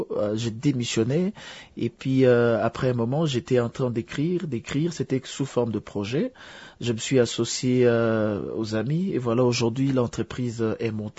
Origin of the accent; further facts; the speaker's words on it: Bukavu, South Kivu, DR Congo; Nous sommes également natifs de cette ville de Bukavu, mais on circule un peu partout à travers le pays.